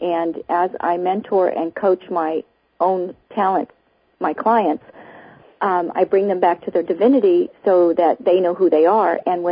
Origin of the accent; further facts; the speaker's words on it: Kentucky, United States; also born or lived in Detroit, Michigan; No, I was born in Detroit, Michigan, and I was raised all over the country. I went to 13 different grade schools before fourth grade, and grew up on a farm in Kentucky for most of the time with no running water.